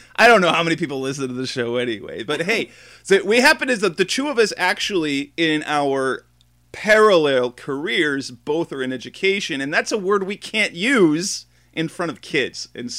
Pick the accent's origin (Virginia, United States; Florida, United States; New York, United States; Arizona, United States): Arizona, United States; Mesa; I grew up in Mesa, Arizona, where the Chicago Cubs have had their spring training.